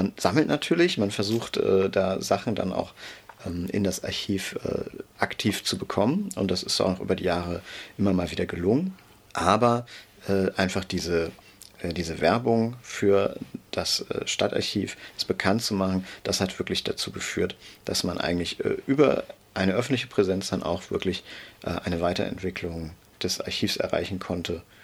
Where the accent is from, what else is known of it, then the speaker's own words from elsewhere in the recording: Siegburg, North Rhine-Westphalia, Germany; Ich bin jetzt in Lohmar, an einem interkommunalen Archivverbund Archivar. Und Lohmar ist direkt, ja, die Nachbarstadt, meine Heimatstadt Siegburg.